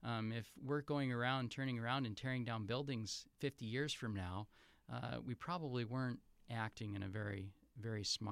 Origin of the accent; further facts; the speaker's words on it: Appleton, Wisconsin, United States; I am actually originally from the Appleton area